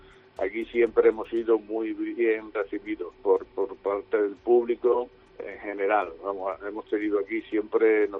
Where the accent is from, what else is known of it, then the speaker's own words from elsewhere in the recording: Seville, Andalusia, Spain; llego como si yo soy de Sevilla, natural de Sevilla